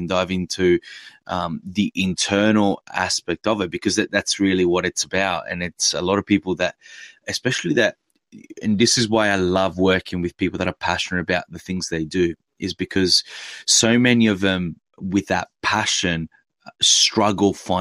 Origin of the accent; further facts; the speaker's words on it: Italy; English is a second language; I grew up in Italy